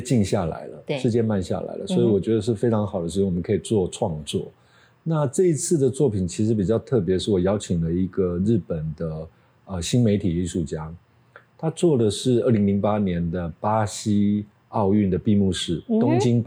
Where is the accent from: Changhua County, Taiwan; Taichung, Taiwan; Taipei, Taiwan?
Taipei, Taiwan; 我小时候在蒙甲看到的那些庶民百姓生活的样态